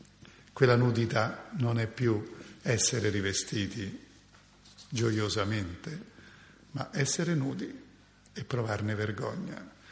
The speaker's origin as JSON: {"language": "Italian", "town": "Genoa", "region": "Liguria", "country": "Italy", "tie": "born there", "said": "Noi siamo stati fortunati, siamo nati a Genova."}